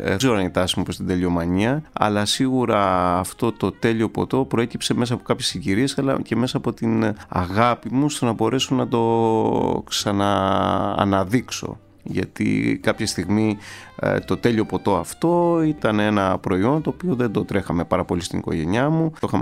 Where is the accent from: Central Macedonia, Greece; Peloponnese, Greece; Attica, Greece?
Peloponnese, Greece; Kranidi; also born or lived in France; μεγάλωσα και στη Γαλλία φυσικά, λόγω του ότι οι γονείς μου ζούσαν στην Αργολίδα, άρα μεγάλωσα μέχρι τα 18 μου στο Πορτοχέλη, στο Κρανίδι συγκεκριμένα, Αργολίδας, όπου είμαι και πολύ περήφανος που είμαι από εκεί.